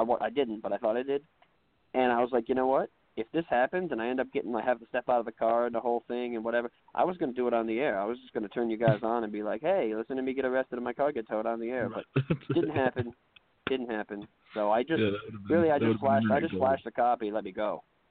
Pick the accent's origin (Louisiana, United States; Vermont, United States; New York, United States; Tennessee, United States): New York, United States; Albany; And another team that I think might make the playoffs is UAlbany, which is my hometown team, and they're good too.